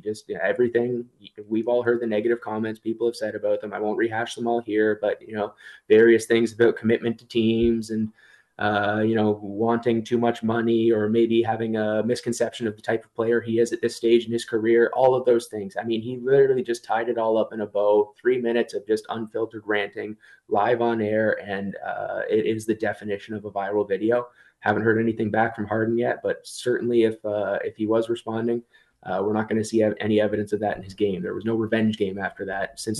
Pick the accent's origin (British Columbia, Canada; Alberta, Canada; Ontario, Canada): Ontario, Canada; Toronto; I'm from the Toronto area, and you don't even want to know what the Toronto accent is anymore.